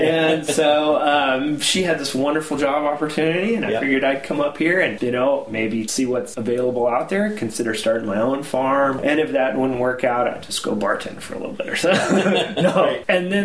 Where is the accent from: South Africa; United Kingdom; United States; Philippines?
United States; California; I'm from California. I grew up in a farming family.